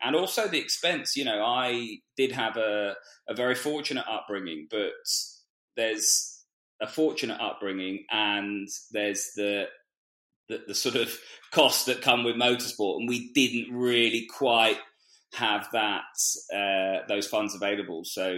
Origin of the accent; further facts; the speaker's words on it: Twickenham, London, United Kingdom; So born and bred Twickenham and went to school there. I sort of grew up in a sporting family.